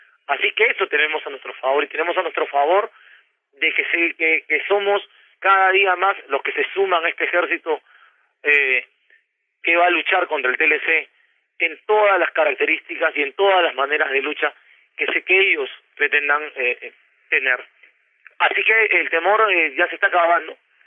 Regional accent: Peru; me siento muchísimo más peruano después de haber estado con los compañeros cocaleros.

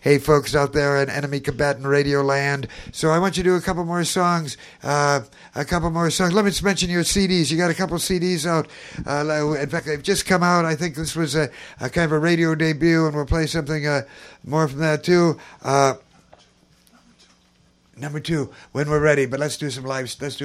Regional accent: Minneapolis, Minnesota, United States; Back then, people like … people like him from my hometown, Minneapolis, Minnesota.

